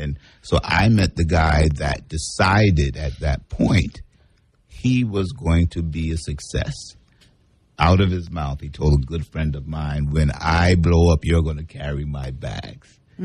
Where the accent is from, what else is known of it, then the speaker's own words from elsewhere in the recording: New York, United States; because I'm from New York, so I needed some sound.